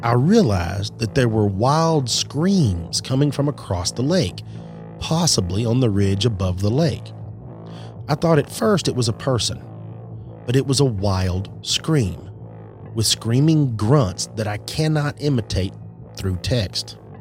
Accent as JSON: {"language": "English", "region": "Texas", "country": "United States", "tie": "born or raised there", "said": "I had a dog when I was a child, when I grew up out in West Texas"}